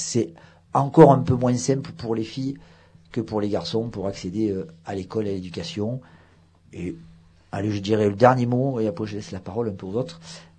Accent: Avignon, Provence-Alpes-Côte d'Azur, France; comme vous l'avez entendu dans l'accent et comme l'a dit Chloé, à l'origine on est d'origine d'Avignon, donc Provence

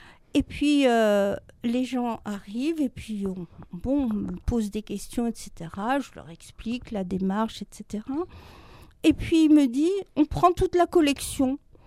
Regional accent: Grand Est, France; moved away; je suis pas du tout d'ici. Je suis une bonne Lorraine, et je suis là comme depuis 40 ans, plus même. Mais ça fait, oui, depuis 1970

